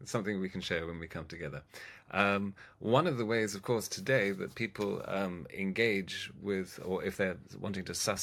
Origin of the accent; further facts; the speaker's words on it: Oxford, South East England, United Kingdom; I grew up in Headington, just outside Oxford